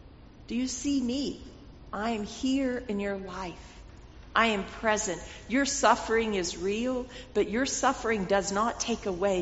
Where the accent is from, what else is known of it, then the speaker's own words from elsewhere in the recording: Texas, United States; Growing up in West Texas, I knew what a whirlwind is.